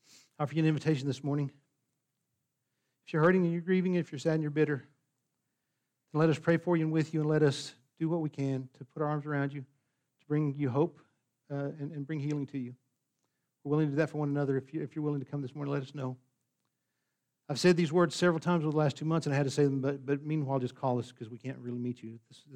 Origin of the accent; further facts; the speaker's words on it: New Mexico, United States; I came from the South. I mean, basically, we're on the edge of the South in New Mexico, but we're still in the South.